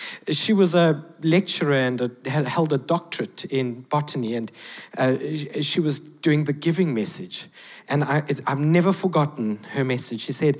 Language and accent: English; Cyprus; Hey, I'm from Cyprus. It's a place in the Bible.